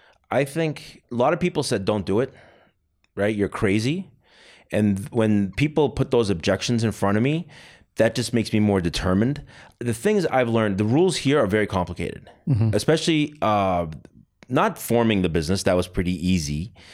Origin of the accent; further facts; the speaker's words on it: Boston, Massachusetts, United States; now in Armenia; They knew I was a guy from Boston mm-hmm. that came to Hayastan and opened up a business.